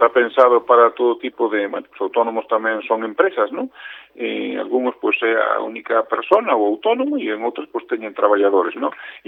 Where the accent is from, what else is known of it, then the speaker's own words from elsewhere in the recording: Galicia, Spain; now in Lugo, Spain; Eu estou desde moitos anos xa afincado aquí na cidade de Lugo e proveño da Mariña de Lugo, non? Meus pais son da Mariña de Lugo, de dous povos maravillosos, un Foz e outro Cervo.